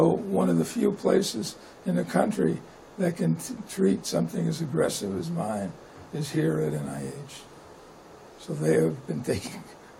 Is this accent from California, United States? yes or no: yes; California, United States; also born or lived in New York City, United States; I was born in New York City. My parents were secular Jews. Came the Depression. Dad thought there might be a future in California. So I spent 8.5 years in California getting my education, becoming a sort of a California kid.